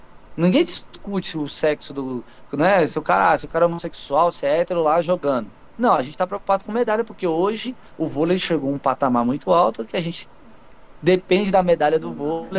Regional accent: Sobradinho, Federal District, Brazil; Sou de Sobradinho, nasci aqui.

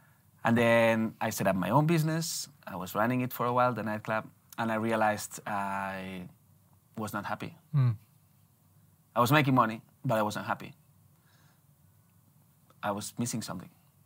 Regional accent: Barcelona, Catalonia, Spain; moved away as an adult; also born or lived in Canada / Australia / London; I'm from Barcelona, originally. And I was the first 20 years of my life living there. Then I went abroad and I never came back. First it was Canada, then Australia, then London, now here.

